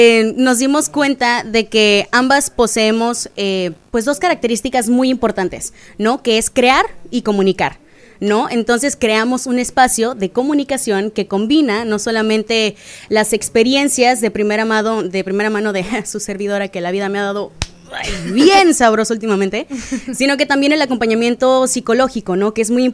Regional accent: Punta Cana, La Altagracia, Dominican Republic; tengo más de 10 años en República Dominicana. Yo crecí en Punta Cana, me mudé pequeña, tenía 10 años.

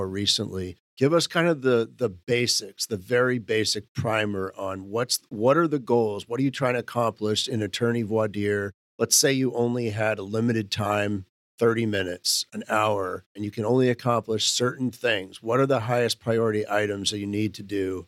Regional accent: Maine, United States; So, I mean, in my home state of Maine, up until a few years ago

